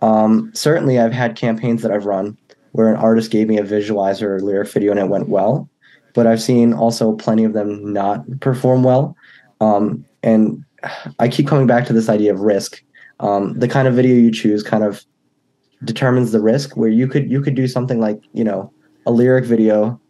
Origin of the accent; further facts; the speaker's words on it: New York, United States; we went to an abandoned factory near my house where I grew up in New York.